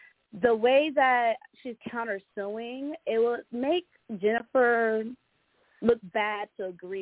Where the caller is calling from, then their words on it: Las Vegas, Nevada, United States; So, yes, I'm calling from Vegas.